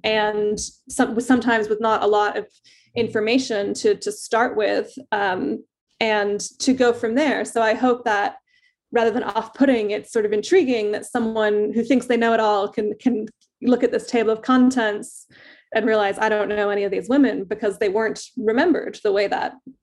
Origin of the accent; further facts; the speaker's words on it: United States; also born or lived in United Kingdom; I'm both British and American. and sort of grew up with my British parents in American school, hearing about, you know, the evil British